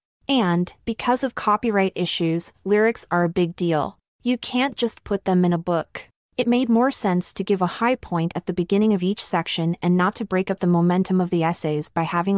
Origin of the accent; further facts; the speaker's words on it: Ohio, United States; I'm from Ohio, different parts of the state, but in the same state, so there's a similarity in terms of growing up in the Midwest.